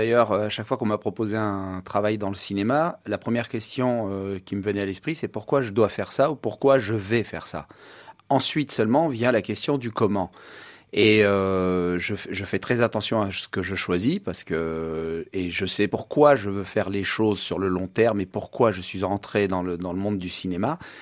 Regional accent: Marseille, Provence-Alpes-Côte d'Azur, France; born there; Moi, je suis né à Marseille

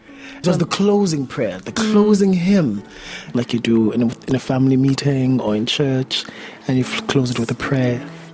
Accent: South Africa; So when I grew up in South Africa, I knew that when I was in a certain space that I had to hide my sexuality.

